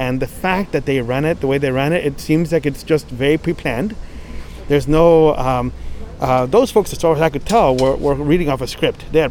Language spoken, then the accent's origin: English; United States; as an American, I expect that there is one law for all of us